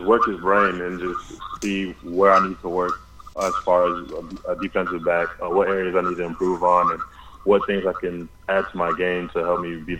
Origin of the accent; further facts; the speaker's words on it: Charlotte, North Carolina, United States; a local pro day, since I'm from Charlotte, North Carolina.